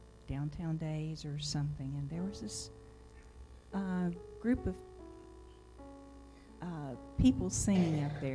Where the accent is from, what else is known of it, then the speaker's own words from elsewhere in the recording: Columbia, United States; also born or lived in Florida; I was born and raised in Columbia, but I'd moved away to different places, and I met Glenn in Florida, and I came back here